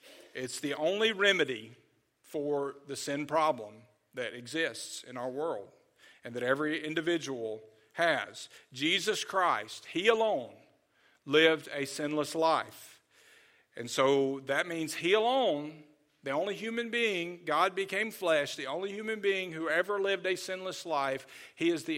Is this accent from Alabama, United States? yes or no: yes; Birmingham, Alabama, United States; I grew up in Birmingham